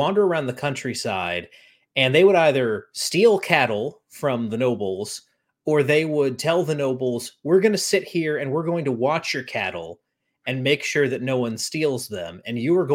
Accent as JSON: {"language": "English", "country": "United States", "said": "it fascinates me as an American with a very short history."}